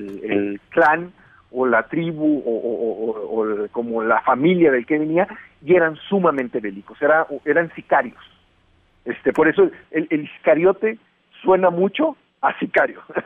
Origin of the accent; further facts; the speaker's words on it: Mexico; porque como mexicanos a veces ni siquiera conocemos nuestra religión